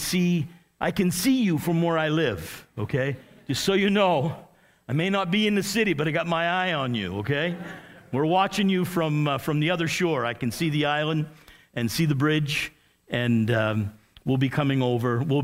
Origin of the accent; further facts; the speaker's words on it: United States; now in New Brunswick, Canada; As I mentioned last night, I'm from the United States, but I am a full-fledged Canadian citizen, so I'm in.